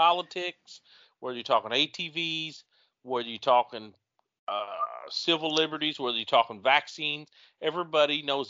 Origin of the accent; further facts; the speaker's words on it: the Ozarks, United States; Okay. Well, I'm from the Ozarks. They're all the same to us.